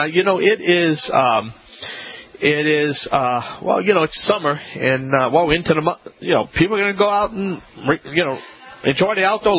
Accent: New Orleans, Louisiana, United States; I'm glad I escaped my hometown, New Orleans.

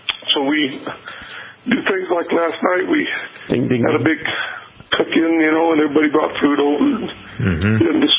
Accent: South Dakota, United States; I'm one of 11 children. I grew up in South Dakota

